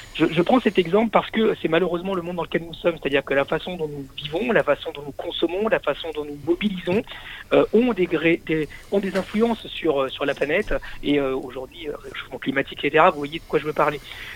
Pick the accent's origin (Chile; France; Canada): Chile; French is a second language; je viens d'Amérique du Sud, je viens du Chili, c'est un pays qui fait 4000 km de long, sur une 120 globalement de large.